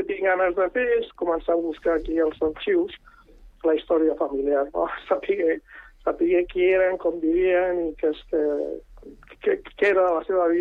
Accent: Barcelona, Catalonia, Spain; now in Terrassa, Spain; jo soc de Barcelona, vivia a Barcelona.

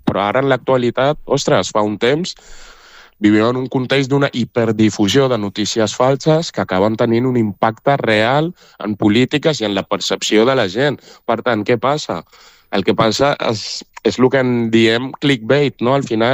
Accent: Catalonia, Spain; Jo he crescut en aquesta terra des dels 6 anys que vaig a l'escola, a places del meu poble.

